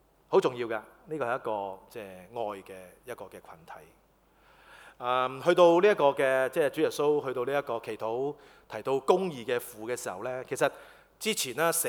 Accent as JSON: {"language": "Cantonese", "country": "Hong Kong", "said": "我哋香港人真係咁噶"}